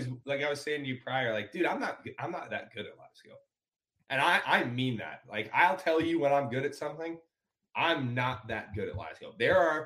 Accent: New York, United States; Because, dude, I grew up fishing in New York. We don't have all that the South has.

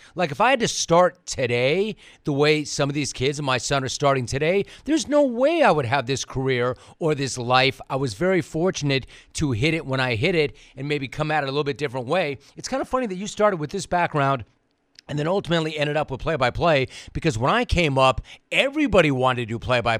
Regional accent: Los Angeles, California, United States; I grew up in Los Angeles, so I was exposed to some of the most iconic voices ever.

